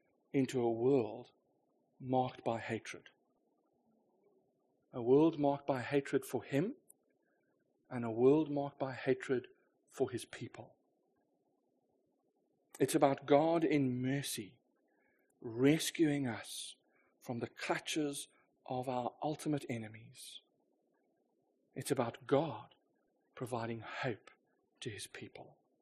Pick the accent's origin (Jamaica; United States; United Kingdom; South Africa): South Africa; Maybe that's just because I'm South African